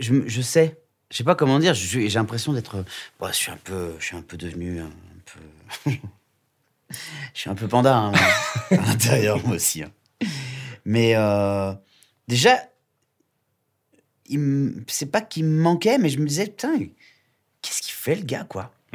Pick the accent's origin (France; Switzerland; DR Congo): France; Réunion; moi, je suis réunionnais et donc on a maté beaucoup de films de Bruce Lee quand j'étais petit.